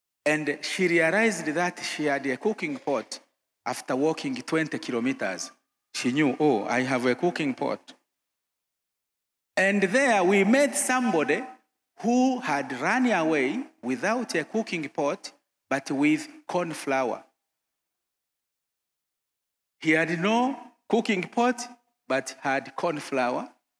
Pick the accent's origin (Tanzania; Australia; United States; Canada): Tanzania; Kagera; English is a second language; I come from Tanzania, from the village which is located near the border of Tanzania and Uganda, and therefore I am also remembering the days when I was a refugee in 1978